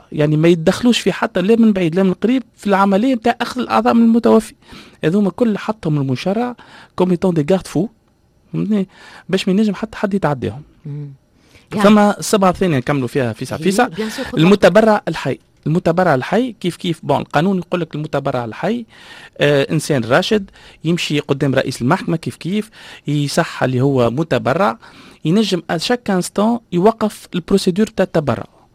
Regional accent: Tunisia; عندنا في تونس

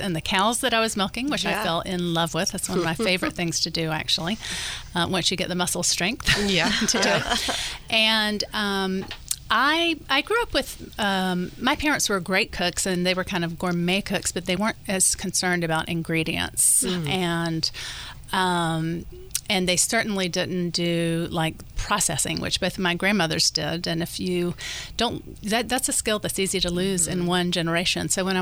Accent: Southern United States, United States; So I'm from the South, and previous to moving to Sonoma County, I was living in an intentional farming community in western North Carolina, outside of Asheville.

